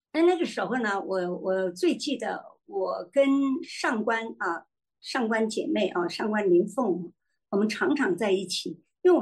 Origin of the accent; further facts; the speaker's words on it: China; 我说我不是，我是中国人呐